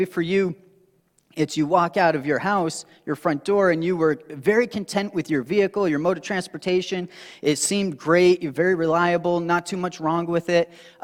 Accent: Canada; So many of you know I'm from Canada originally, and I went to school in Rochester.

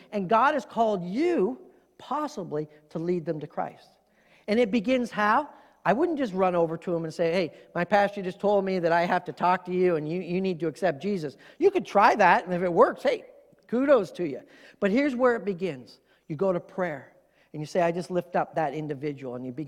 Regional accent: Canada; moved away as an adult; now in United States; I remember when I was transitioning from Canada to move to the U.S., you know, leaving my job, you know, the family farm, family business, leaving all of that to move here.

